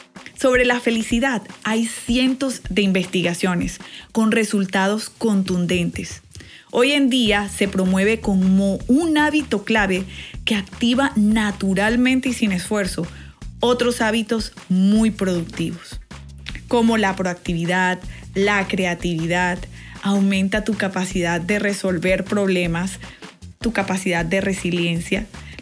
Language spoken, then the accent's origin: Spanish; Colombia; Por más de una década ejercí mi profesión como odontóloga en una clínica muy prestigiosa en mi país